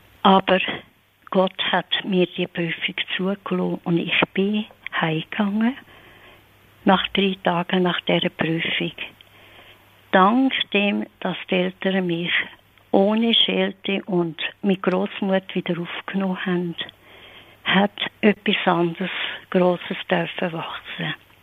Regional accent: Rieden, St. Gallen, Switzerland; Im Laufe der Zeit habe ich dürfen in meinem Heimatort Rieden, St. Gallen, habe ich dürfen auch mit vielen Ordensleuten zusammenkommen

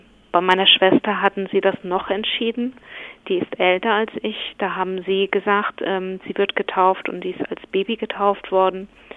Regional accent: Mecklenburg-Vorpommern, Germany; Ich habe meine Kindheit in der DDR verbracht, in Mecklenburg. Ich bin in einer katholischen Familie groß geworden, war aber als Kind nicht getauft.

